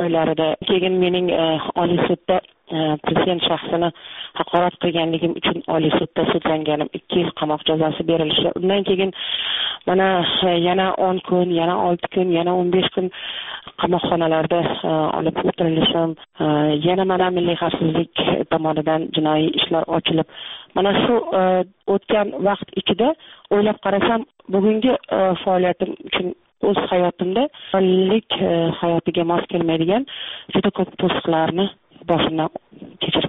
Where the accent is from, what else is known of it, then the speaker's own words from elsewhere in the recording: Tashkent, Uzbekistan; born there; Toshkent shahridan mana shu Beruniy xiyobonida u yerlarni biz men tug'ilgan paytda dala deyishardi.